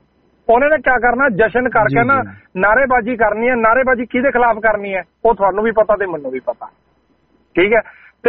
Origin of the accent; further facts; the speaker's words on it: Yamuna Nagar, Haryana, India; ਮੈਂ ਹਰਿਆਣੇ ਤੋਂ ਬਿਲੋਂਗ ਕਰਦਾ, ਯਮੁਨਾ ਨਗਰ ਡਿਸਟ੍ਰਿਕਟ ਤੋਂ